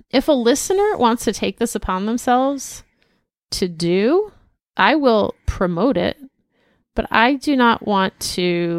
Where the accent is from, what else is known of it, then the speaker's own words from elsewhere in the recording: Torrance, California, United States; Also, I'm originally from Torrance. Actually, I'm third generation. My grandparents, parents, and extended family all went to Torrance High.